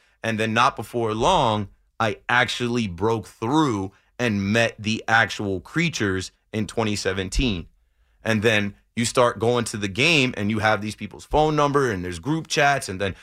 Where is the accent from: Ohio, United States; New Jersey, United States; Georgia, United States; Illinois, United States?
New Jersey, United States; I'm from the Shore area where I started working at MTV in 2015, and I would take the bus up from exit 109 to Port Authority